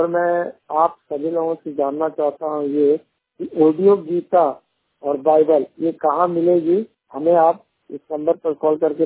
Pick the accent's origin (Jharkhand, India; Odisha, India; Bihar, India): Bihar, India; Rukhaiya; मैं 100% ब्लाइंड हूँ और मैं बिहार औरंगाबाद रुखैया का निवासी हूँ।